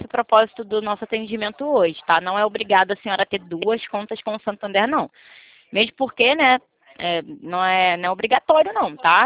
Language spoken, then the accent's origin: Portuguese; Rio de Janeiro, Brazil; eu sou do Rio, menina.